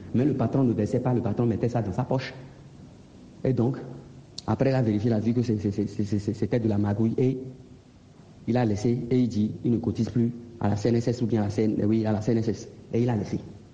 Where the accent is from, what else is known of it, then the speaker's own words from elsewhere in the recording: Benin; now in Niger; je suis béninois résident au Niger.